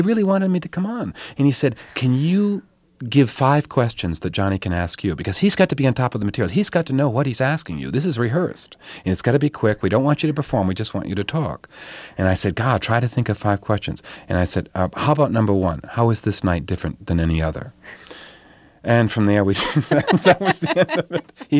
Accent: New England, United States; accent: New England; I was so stiff, I felt like a Kennedy. You know, I mean, with my New England accent

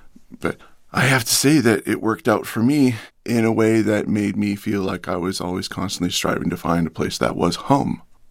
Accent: Indianapolis, Indiana, United States; born there; also born or lived in Cincinnati / Detroit / Ottawa / Holland; now in Upstate New York, United States; I was born in Indianapolis. That's where Dad's work was and where Mom said, oop, time to go to the hospital. And then to Cincinnati, Detroit, Ottawa, Canada.

